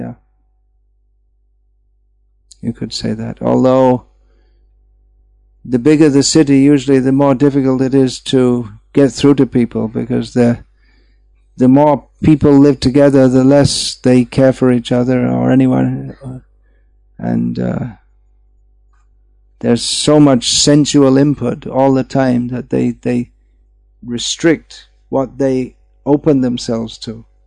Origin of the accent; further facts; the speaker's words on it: South East England, United Kingdom; There are quite a few, including myself, from the towns just outside London